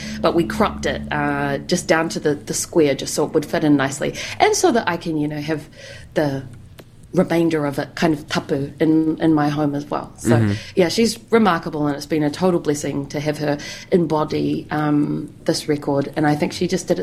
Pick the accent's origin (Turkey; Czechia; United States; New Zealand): New Zealand; Christchurch, Canterbury; I'm going back to my hometown of Ōtautahi, which I'm really excited for because I've been away for, 8 months.